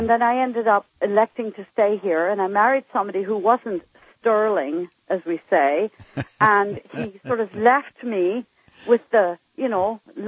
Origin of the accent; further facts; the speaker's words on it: Northern Ireland, United Kingdom; I grew up, I'm from Northern Ireland